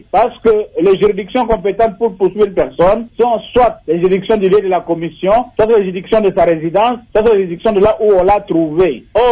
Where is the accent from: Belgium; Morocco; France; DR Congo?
DR Congo; ici chez nous en RDC